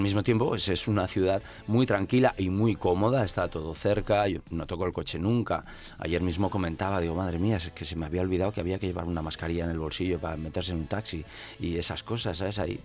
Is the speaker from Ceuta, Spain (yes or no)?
no; Huesca, Aragon, Spain; Soy de Huesca, sí.